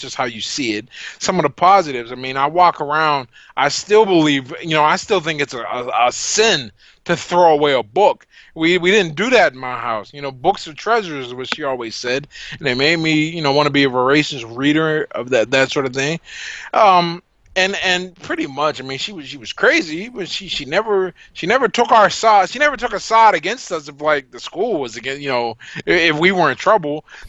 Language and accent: English; United States; I grew up in American poverty, and I'll be the first to say it could have been worse. But I won the lottery and was born in America.